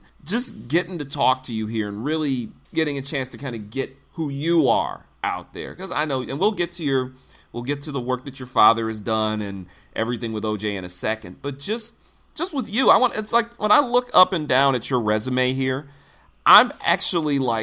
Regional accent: Detroit, Michigan, United States; Well, look, remember, I'm from Detroit, too, and nothing burns me more than seeing a team from that city win a championship.

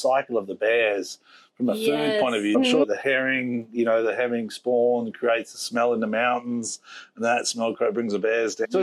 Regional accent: Australia; now in United States; I'm from Australia

